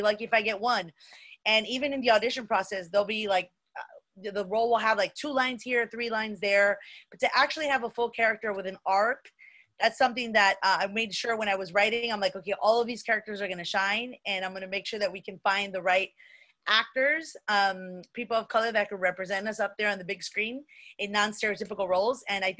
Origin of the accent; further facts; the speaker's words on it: Chicago, Illinois, United States; I'm from the South Side. I'm from back of the yards. So I'm really from Chicago. I'm not from a suburb. I'm from South Side.